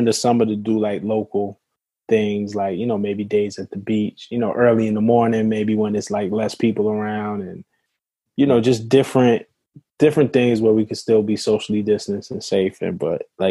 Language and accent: English; Brooklyn, New York, United States; now in Staten Island, United States; Brooklyn is always my heart. I'm from Brooklyn. That's never going to change.